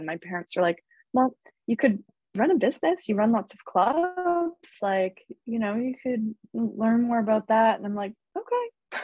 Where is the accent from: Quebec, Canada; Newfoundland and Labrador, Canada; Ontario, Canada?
Ontario, Canada; London; also born or lived in Vancouver; I grew up in London, Ontario, well, actually just outside of London, Ontario, in a rural little community out in the middle of nowhere. I'm actually back there right now, just hanging out with my parents on the farm. Grew up here, and then I moved to Vancouver